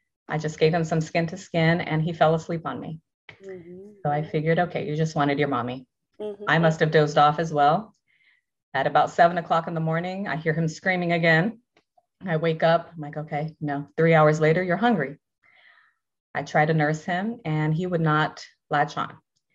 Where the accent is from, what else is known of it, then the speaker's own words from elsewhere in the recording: Brazil; Texting my family, who's from Brazil. I'm originally from Brazil.